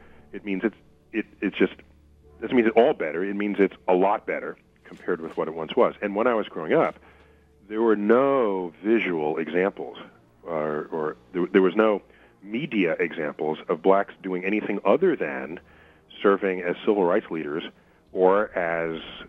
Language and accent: English; New York City, New York, United States; So, and I grew up in the North in New York City.